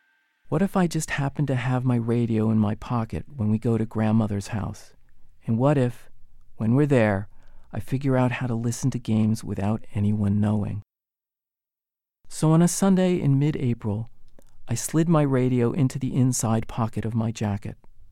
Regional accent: Basking Ridge, New Jersey, United States; would take my two younger sisters and me to the Presbyterian church in my hometown of Basking Ridge, New Jersey.

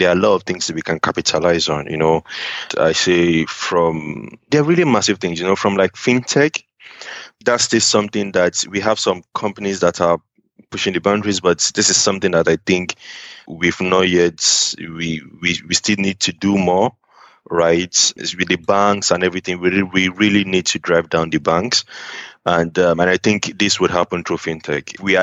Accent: Nigeria; I know people that we came from Nigeria together, and we are all living and surviving in the city.

